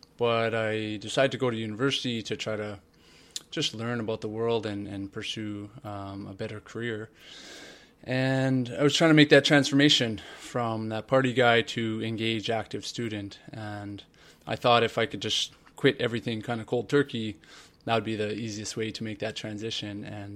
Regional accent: Vancouver, British Columbia, Canada; I'm 29 years old. I'm from Vancouver, BC

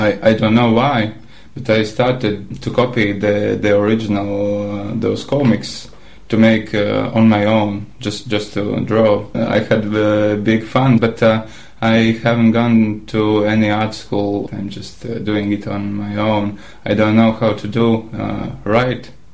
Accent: Madona, Latvia; English is a second language; I'm originally from Maduena. It's about 280 kilometers from Riga, and small town. There is living about 10,000 people.

